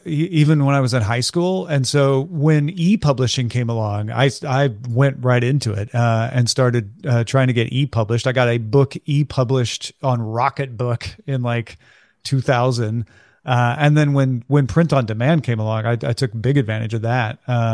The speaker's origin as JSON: {"language": "English", "region": "Illinois", "country": "United States", "tie": "born or raised there", "said": "Yeah, I grew up near St. Louis, Missouri, on the Illinois side of the river."}